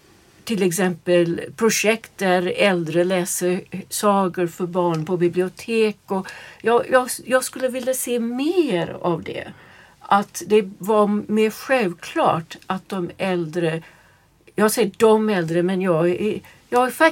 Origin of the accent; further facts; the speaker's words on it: United States; Nu kommer jag från USA där det är verkligen det är djungel när det gäller när går man i pension.